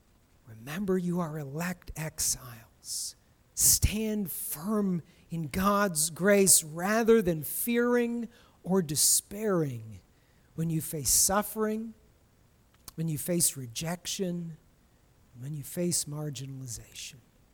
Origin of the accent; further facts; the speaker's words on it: United States; I grew up in America, rural America. We didn't grow up kissing one another unless you were related to each other.